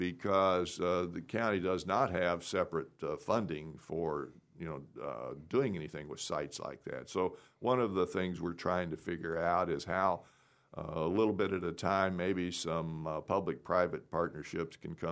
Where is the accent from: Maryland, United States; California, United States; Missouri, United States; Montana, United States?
Missouri, United States; Columbia; I was born and raised in Columbia, and so I certainly have been aware of Sharp End.